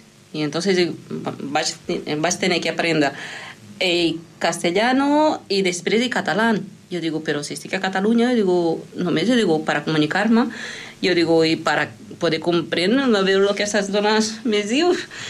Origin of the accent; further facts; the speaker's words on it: Amazonas, Brazil; Catalan is a second language; moved away as an adult; now in Barcelona, Spain; Jo sóc de Brasil, de l'Amazònia, i vaig arribar a Barcelona fa 23 anys.